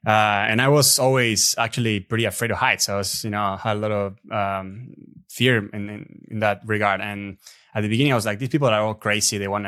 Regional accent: Argentina; English is a second language; moved away as an adult; now in Australia; I grew up in Argentina. I lived in Argentina till I was 25 years old.

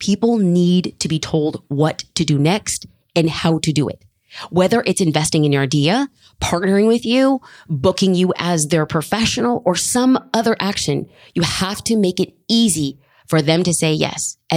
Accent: Los Angeles, California, United States; I know, I'm a brown girl from LA. I do not pretend to actually know how to speak with an accent

